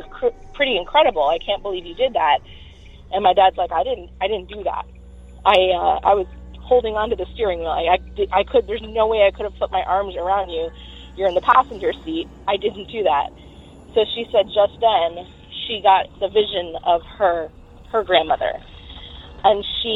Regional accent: Florida, United States; I'm from Florida, so I'm not quite sure, but upstate New York, it's really slippery and cold

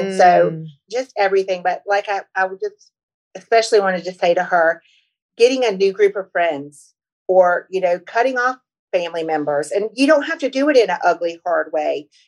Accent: North Carolina, United States; I'm from North Carolina, and I hopped a train from North Carolina to New York because I've stepped out of my comfort zone.

